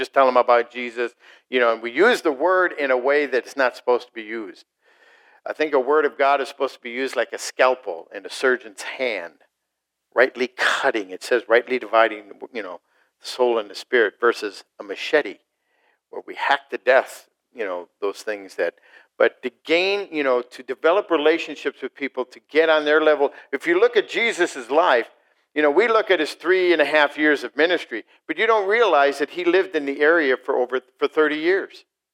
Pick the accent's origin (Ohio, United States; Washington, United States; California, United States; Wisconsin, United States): Wisconsin, United States; Chippewa Falls; I come from Chippewa Falls.